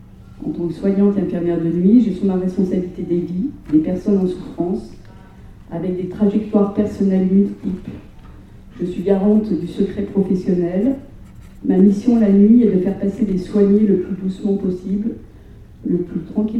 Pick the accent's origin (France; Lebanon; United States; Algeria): France; Auvergne-Rhône-Alpes; je suis retournée en France, je me suis installée dans ma région natale en Haute-Savoie.